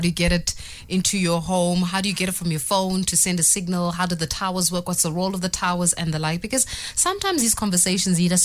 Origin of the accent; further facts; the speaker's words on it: South Africa; sometimes these terminologies fly over our heads and we're not included as a South African public.